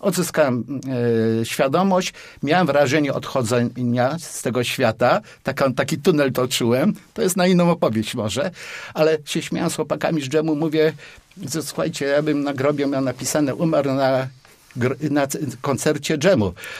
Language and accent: Polish; Poznań, Greater Poland Voivodeship, Poland; wychowałem się nad kinem Wilda. Wtedy jeszcze niestety nazwa ulicy była Gwardii Ludowej